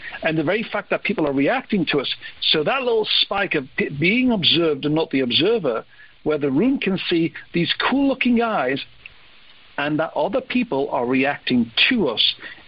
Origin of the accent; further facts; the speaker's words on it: United Kingdom; accent: British; And it's a little bit like me going to the US. My British accent may buy me 3 or 4 seconds.